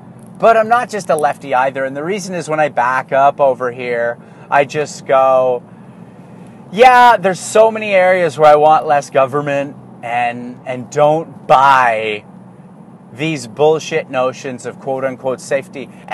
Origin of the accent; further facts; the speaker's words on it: Canada; So as this is happening, this frame of reference stuff, I'm growing up not quite as a Canadian because everything I'm being taught by my folks is coming from a different frame of reference